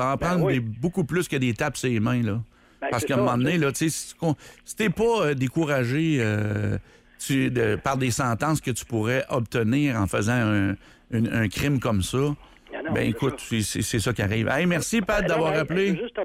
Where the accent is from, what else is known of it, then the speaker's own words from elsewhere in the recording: Canada; Moi, je suis pas un Québécois péquiste, je suis un Canadien.